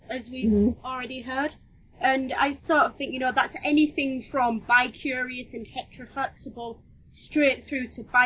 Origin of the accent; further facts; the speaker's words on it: the north of England, United Kingdom; It's my accent. I'm terrible. I'm sorry. I'm from the north of England and I forget sometimes that people just can't understand me.